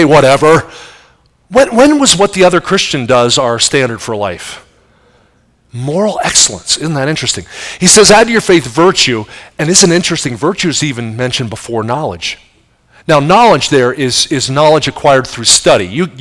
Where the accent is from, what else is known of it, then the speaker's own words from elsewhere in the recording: Pennsylvania, United States; I grew up near Philadelphia.